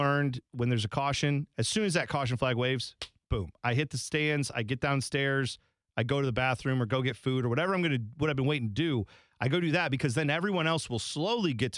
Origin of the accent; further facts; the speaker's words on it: United States; I'm an American. I didn't, you know, grow up with it, but I try to keep up with Sunderland.